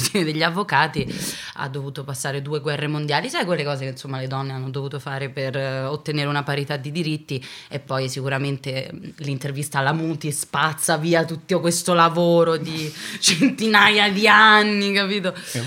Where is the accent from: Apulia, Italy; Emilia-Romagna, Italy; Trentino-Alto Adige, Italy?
Emilia-Romagna, Italy; Bologna; Io sono bolognese, quindi nel senso...